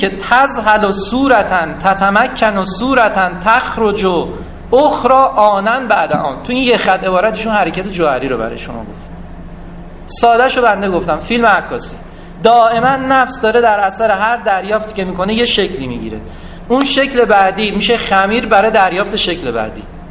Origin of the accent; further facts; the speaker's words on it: Tehran, Tehran Province, Iran; در تهران متولد شدم، الان 44-45 ساله در تهران زندگی میکنم،